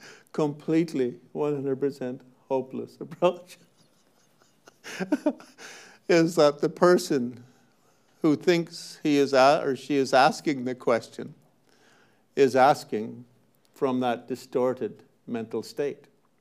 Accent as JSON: {"language": "English", "region": "Quebec", "country": "Canada", "tie": "born or raised there", "said": "I was growing up in Quebec."}